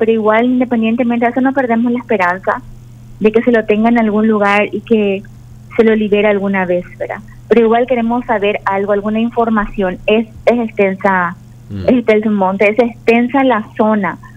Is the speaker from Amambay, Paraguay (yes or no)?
no; Concepción, Paraguay; Cuando decimos somos de Concepción